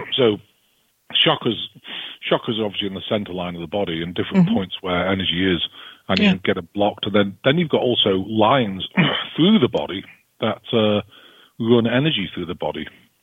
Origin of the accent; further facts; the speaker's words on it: United Kingdom